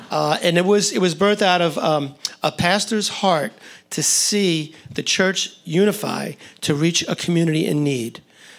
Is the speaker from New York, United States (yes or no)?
yes; New York, United States; Cheryl and I grew up in Long Island, and we were involved in churches for many years.